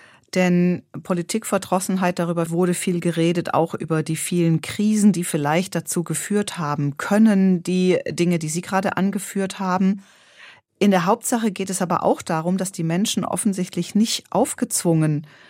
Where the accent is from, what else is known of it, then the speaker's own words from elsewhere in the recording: East Germany, Germany; Das Muster, was bei uns im Osten Deutschlands gängig ist, ist, dass die da oben, wir hier unten.